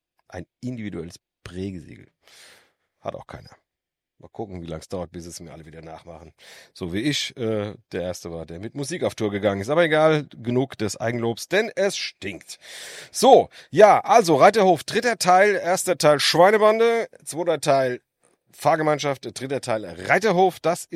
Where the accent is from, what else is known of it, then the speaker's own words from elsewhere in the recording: Frankfurt, Hesse, Germany; Außerdem bin ich mit in Frankfurt-Bergersheim aufgewachsen. Und dieser Stadtteil, der kleinste von Frankfurt ist, und nur knapp 2.500 Einwohner oder sowas hat